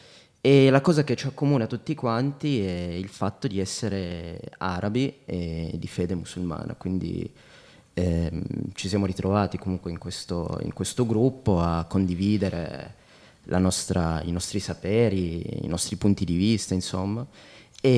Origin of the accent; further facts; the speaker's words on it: Moncalieri, Piedmont, Italy; Sì, sono nato a Moncalieri, a Moncalè come dico spesso, da genitori marocchini e sono figlio di questa città.